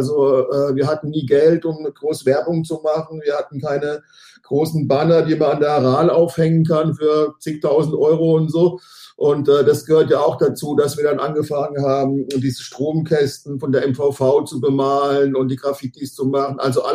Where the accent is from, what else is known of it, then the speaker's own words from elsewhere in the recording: Mannheim, Baden-Württemberg, Germany; weil ich als Mannheimer empfinde den Verein tatsächlich als ein Glücksfall für Mannheim.